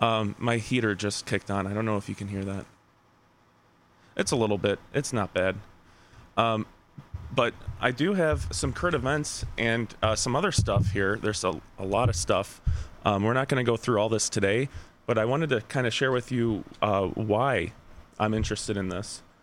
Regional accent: Cary, North Carolina, United States; I grew up in Cary

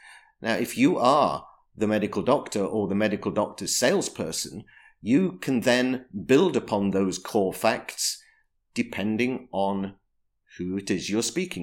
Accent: United Kingdom; you see, being British, we always say it's Winston Churchill.

